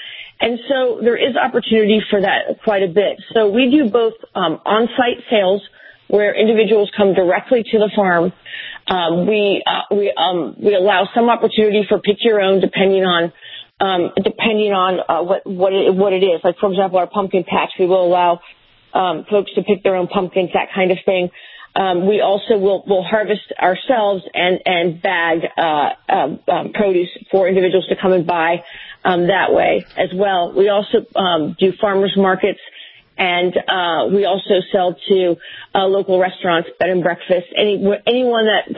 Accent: Mount Vernon, Virginia, United States; born or raised there

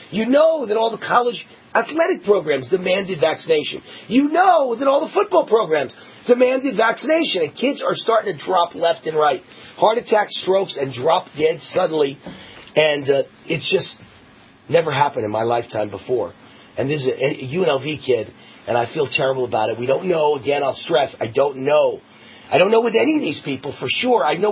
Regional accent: New York, United States; now in Las Vegas, United States; Actually, I'm from New York, but I live in Las Vegas, Nevada for the last 21 years, so it's my adopted hometown.

